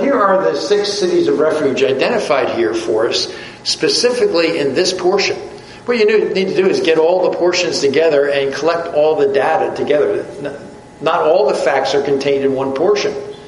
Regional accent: New Jersey, United States; As a matter of fact, again, I come from New Jersey.

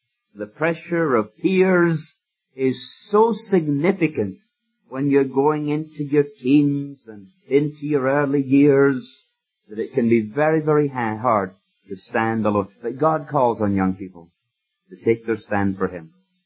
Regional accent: Scotland, United Kingdom; I'm not in the United States. I can revert to the word that I used when I grew up in Scotland

